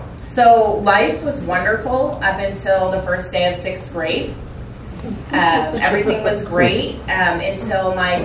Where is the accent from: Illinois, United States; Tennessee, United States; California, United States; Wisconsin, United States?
California, United States; Newport Beach; So I grew up, I'm from Newport Beach, California. So I was, I grew up in a really loving home.